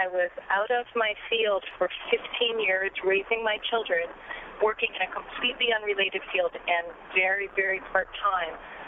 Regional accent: Westfield, New Jersey, United States; I'm from Westfield, New Jersey.

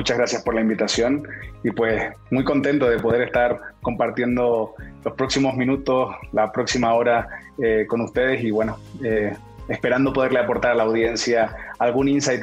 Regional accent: Spain; a pesar del acento que tengo, soy español, aunque nadie lo podría determinar por mi acento. Y pues como cualquier persona de provincias, creo que tengo una trayectoria similar de que se va a la capital, en este caso de Madrid, a estudiar.

